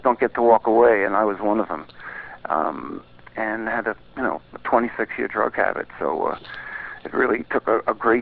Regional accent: Bronx, New York, United States; Oh, I grew up in the Bronx, and New York was a very exciting time musically.

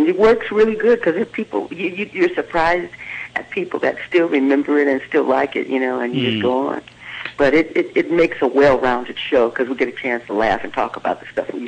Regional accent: California, United States; Yeah, I'm a Californian, so I've been knowing those people for years.

